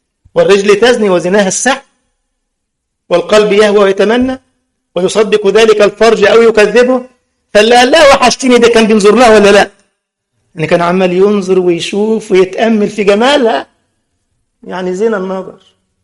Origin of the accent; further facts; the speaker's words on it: Egypt; بتوع الصوفية دول عندنا في مصر